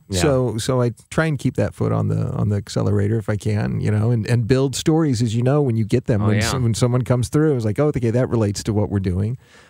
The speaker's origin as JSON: {"language": "English", "region": "Midwest", "country": "United States", "tie": "born or raised there", "said": "I grew up in the Midwest, so influenced by all that stuff."}